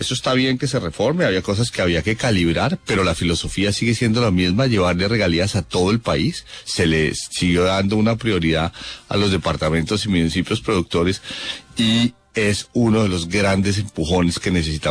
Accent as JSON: {"language": "Spanish", "region": "Bogotá", "country": "Colombia", "tie": "born there", "said": "y nosotros nacimos en Bogotá"}